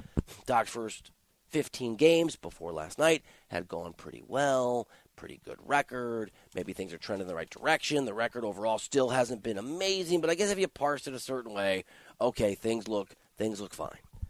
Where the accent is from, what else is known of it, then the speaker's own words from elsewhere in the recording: Dubuque, Iowa, United States; I'm from Dubuque, Iowa. I got family in Wisconsin.